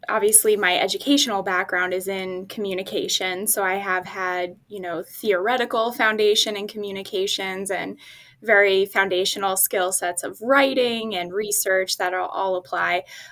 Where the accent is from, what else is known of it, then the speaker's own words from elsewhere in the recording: New Jersey, United States; moved away as an adult; now in Syracuse, United States; I came here from New Jersey to pursue my undergraduate degree in public relations and political science